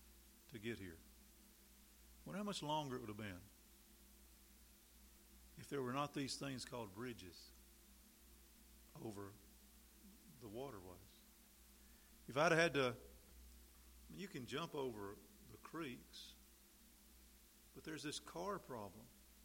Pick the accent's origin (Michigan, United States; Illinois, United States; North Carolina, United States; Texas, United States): North Carolina, United States; To go from my house that I grew up in North Carolina, to my grandmother's house, which was a common journey, I crossed two creeks and two rivers.